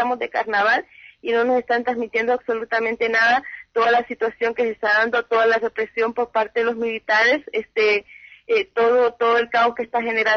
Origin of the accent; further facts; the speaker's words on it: Honduras; este derecho que tenemos como hondureños y como hondureñas